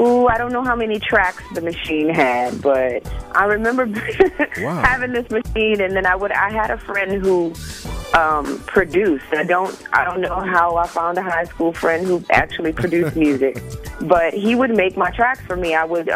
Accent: New Orleans, Louisiana, United States; Well, I grew up in New Orleans, beautiful city, total Saints fan.

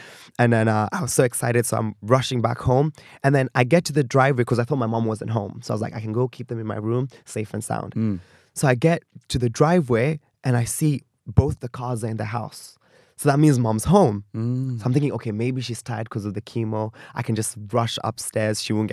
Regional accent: Kenya; as a Kenyan millennial

